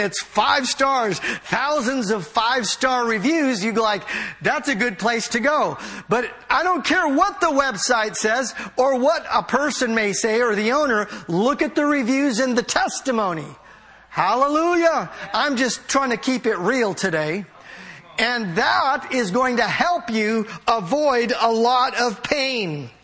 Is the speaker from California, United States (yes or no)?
yes; San Francisco, California, United States; and I grew up in San Francisco in the public school district